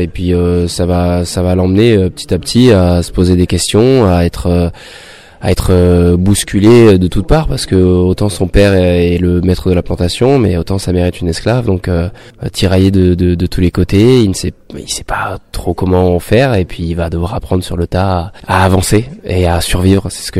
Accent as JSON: {"language": "French", "country": "France", "said": "même en tant que français je trouve que c'est important de raconter cette histoire"}